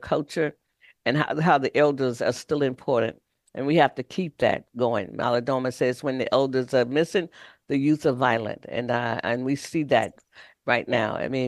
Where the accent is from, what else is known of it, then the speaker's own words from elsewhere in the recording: Florida, United States; Growing up in Florida, I knew what the sun feels like, and I know what it feels like to wake up with the sun.